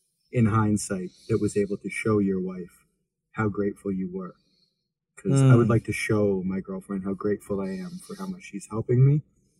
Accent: Canada; I'm from Canada.

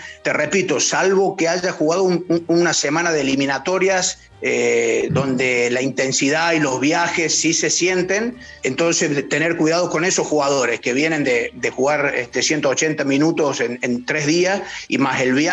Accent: Córdoba, Argentina; accent: Cordobés

